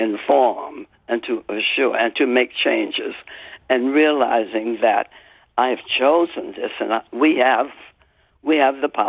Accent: Richmond, Virginia, United States; born there; Even though I was born in Richmond, Virginia, I just knew what I was going to do and where I was going to do it.

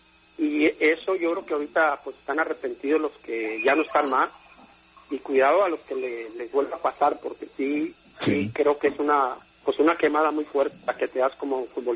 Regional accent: Mexico; así somos los mexicanos, la realidad

